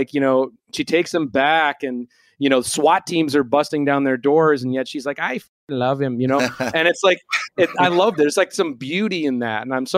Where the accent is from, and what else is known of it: Minneapolis, Minnesota, United States; born or raised there